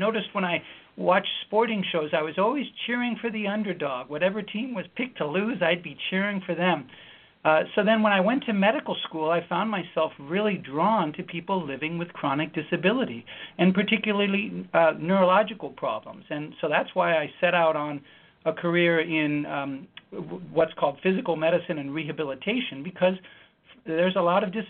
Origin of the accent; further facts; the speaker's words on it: Denver, Colorado, United States; also born or lived in Sacramento; I grew up in Denver, Colorado, and Sacramento, California.